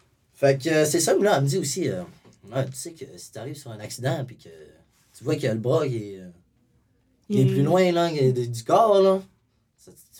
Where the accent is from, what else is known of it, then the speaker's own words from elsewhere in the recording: Chicoutimi, Quebec, Canada; je suis un petit peu de Chicoutimi, que je viens de Chicoutimi, je reste à Chicoutimi.